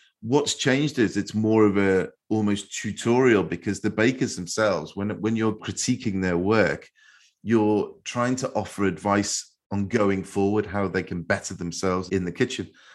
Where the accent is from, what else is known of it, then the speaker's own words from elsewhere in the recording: Liverpool, North West England, United Kingdom; And where I grew up in Liverpool, in our chip shops, our fish and chip shops, you used to get